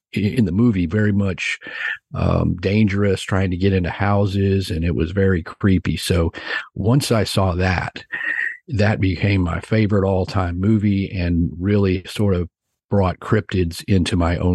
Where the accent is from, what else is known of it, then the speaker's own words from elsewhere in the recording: Fort Worth, Texas, United States; I was born in Fort Worth, Texas, and I've lived in Dallas-Fort Worth, Texas all my life.